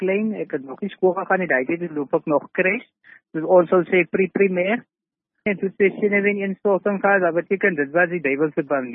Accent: Oudtshoorn, Western Cape, South Africa; ek het ook maar in Oudtshoorn groot geword, dit is nou 'n dorp.

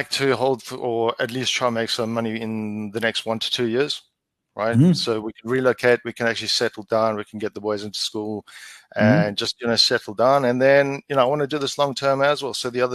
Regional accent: South Africa; South Africa, man.

